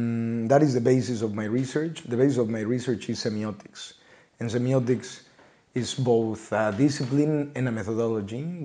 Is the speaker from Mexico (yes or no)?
yes; Mexico City, Mexico; English is a second language; moved away as an adult; now in Netherlands; it is the same, depending on where you are, I pronounce it differently. I am Mexican, I am from Mexico City, I studied political science and international relations in Mexico City, and then I came to the Netherlands 10 years ago